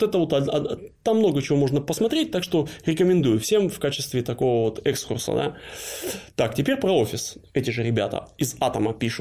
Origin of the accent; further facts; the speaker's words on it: Moscow, Russia; born there; also born or lived in Stockholm, Sweden; Я родился в Москве и люблю этот город. Он особенный.